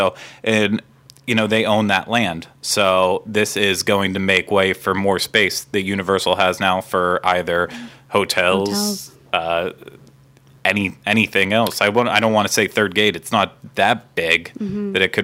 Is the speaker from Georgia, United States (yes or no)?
no; Pennsylvania, United States; So I grew up in Pennsylvania, and the theme park right in Pittsburgh area is Kennywood.